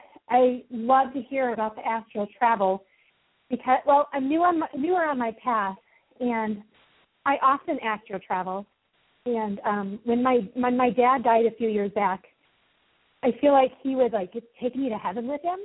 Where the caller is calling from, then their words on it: Colorado, United States; I'm calling from Colorado.